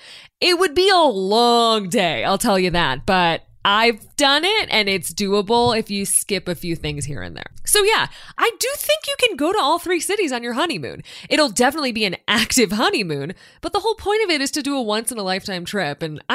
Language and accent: English; Midwest, United States; As a Midwesterner, I hate asking this